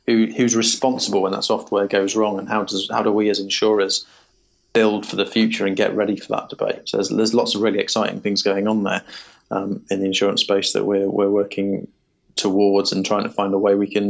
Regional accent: Wales, United Kingdom; As a Welshman

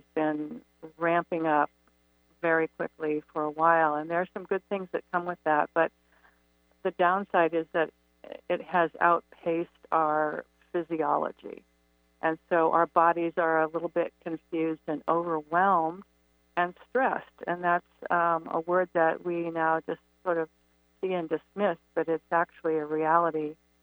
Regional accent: California, United States; also born or lived in Hawaii / Santa Fe, New Mexico; Yeah, well, I grew up in California. I also lived in Hawaii, and for the last 22 years was living in Santa Fe

